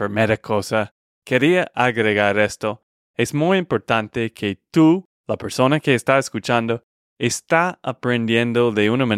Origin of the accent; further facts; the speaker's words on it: Texas, United States; Spanish is a second language; de Texas, Estados Unidos.